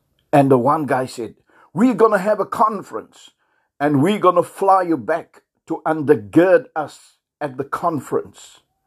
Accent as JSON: {"language": "English", "country": "South Africa", "first_language": "Afrikaans", "second_language": "English", "said": "My language is Afrikaans. I'm not English speaking by birth. My native language is not English."}